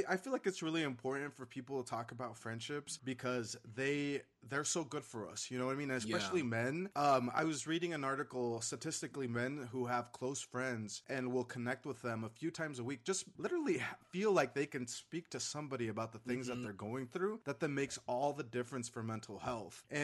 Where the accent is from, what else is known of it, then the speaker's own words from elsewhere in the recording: Caldwell, Idaho, United States; I grew up in Caldwell, which is half Latino population, half primarily white population.